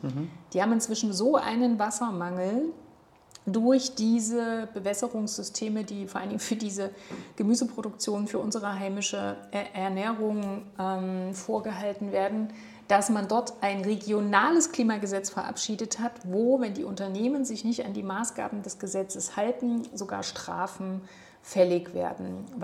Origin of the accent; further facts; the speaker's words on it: Gera, Thuringia, Germany; roch es wie früher zu meiner Kindheit in Gera, als noch der Braunkohleschlot mitten in der Stadt stand.